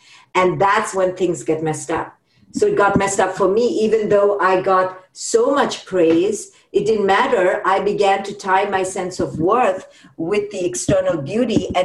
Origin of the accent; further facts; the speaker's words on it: India; So I grew up in India